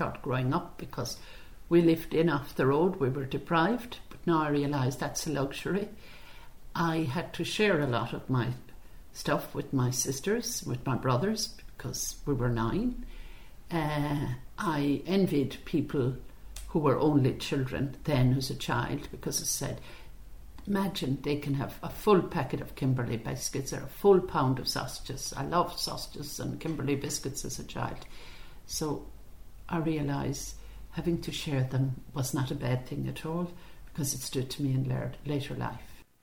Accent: Croom, Munster, Ireland; also born or lived in Brazil; But I was born in Clane County, Limerick. My parents moved in the early 60s to Manister Croom, County Limerick, and thought they got a better farm.

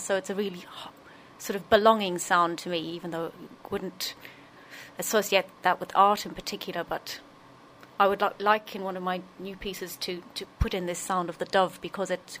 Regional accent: Munster, Ireland; I was brought up in County Limerick. So it wouldn't just be the city.

